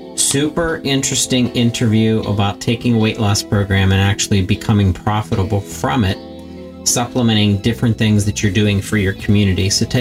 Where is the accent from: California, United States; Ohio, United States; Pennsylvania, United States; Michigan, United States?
Pennsylvania, United States; Fayette County; I'm from Fayette County, Pennsylvania, in southwestern Pennsylvania. It's about an hour south of Pittsburgh, downtown Pittsburgh